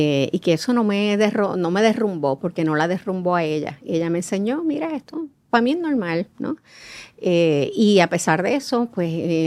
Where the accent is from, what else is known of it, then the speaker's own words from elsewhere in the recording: Mayagüez, Puerto Rico; Nací en Mayagüez. Mi mamá venía de una familia bien pobre.